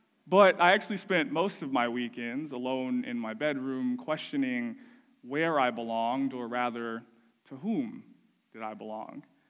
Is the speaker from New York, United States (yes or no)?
no; Gainesville, Florida, United States; I was from the South. I was from Gainesville, Florida.